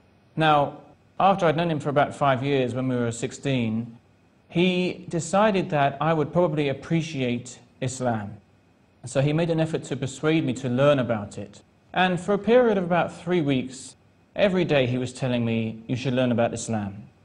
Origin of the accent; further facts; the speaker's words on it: United Kingdom; I'm from Britain. I was raised in a non-religious secular family.